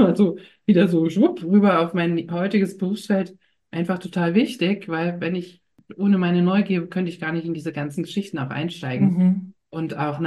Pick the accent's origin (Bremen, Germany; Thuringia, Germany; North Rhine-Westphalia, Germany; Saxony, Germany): Saxony, Germany; ich komme ursprünglich aus Sachsen. Und zwar ganz aus dem Dreiländereck, so Polen und Tschechien, so Tal der Ahnungslosen hat man das ja früher mal freundlich genannt. Und wunderschöne Gegend.